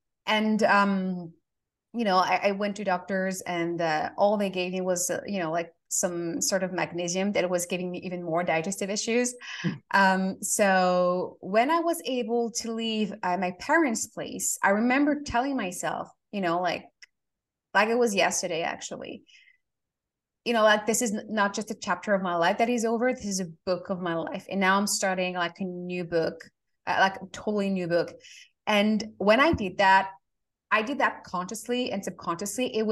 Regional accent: France; I grew up, I was born and raised in France

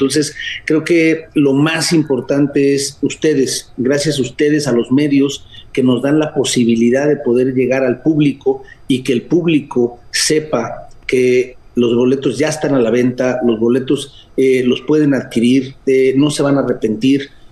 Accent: Mexico; tenemos que estar muy agradecidos como mexicanos que el comité organizador invite y traiga este evento a México.

